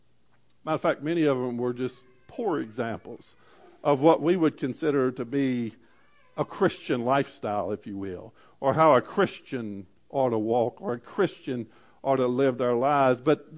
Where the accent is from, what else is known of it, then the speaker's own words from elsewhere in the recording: Virginia, United States; Now, I'm from the Shenandoah Valley, and so we say Toldot.